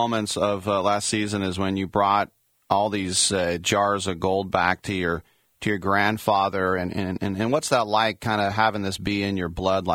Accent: California, United States; I'm born and raised in California, we know all about the gold rush

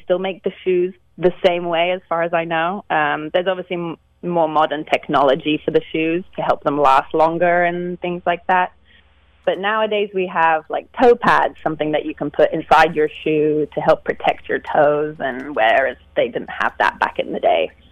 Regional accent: United Kingdom; Well, I probably shouldn't say this as a British person, but I'm not really into the football.

